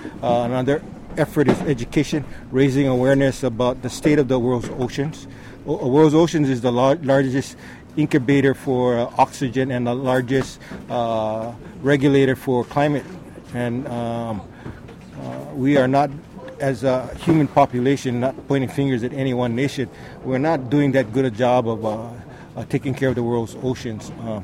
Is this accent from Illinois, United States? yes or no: no; Lahaina, Hawaii, United States; now in Kona, United States; I grew up in Lahaina, Maui, in the Hawaiian Islands. I currently reside in Kona on the Big Island.